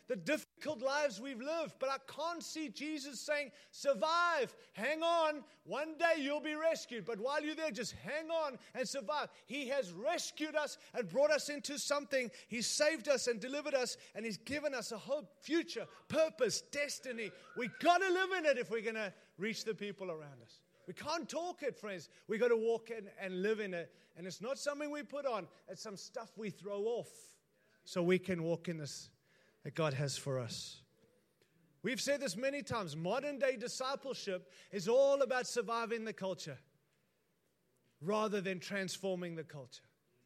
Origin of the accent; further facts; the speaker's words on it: United States; I'm an American to an American